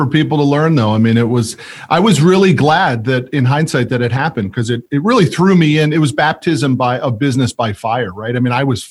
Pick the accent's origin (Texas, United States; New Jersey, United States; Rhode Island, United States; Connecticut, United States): Connecticut, United States; Growing up in Connecticut and not being from here, people are they want you to win in business down here.